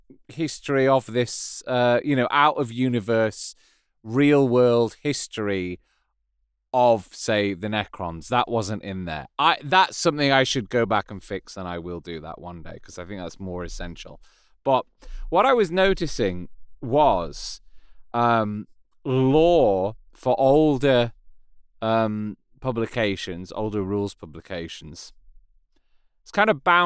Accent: United Kingdom; Being British, I was brought up on things being series, not seasons. But now the season format's come over here.

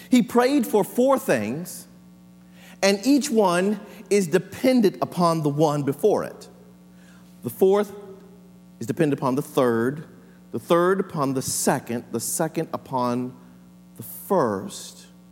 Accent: Tennessee, United States; because there's no tumbleweed where I grew up in West Tennessee.

